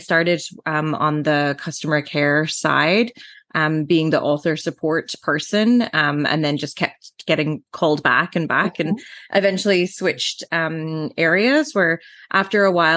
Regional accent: Ireland; also born or lived in England; now in Canada; And I'm from Ireland originally, and which is why my accent is a little bit strange. I also grew up in England, and I've lived in Canada now for almost 12 years.

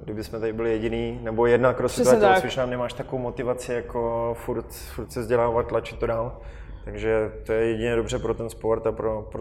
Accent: Děčín, Ústí nad Labem Region, Czechia; já jsem z Děčína

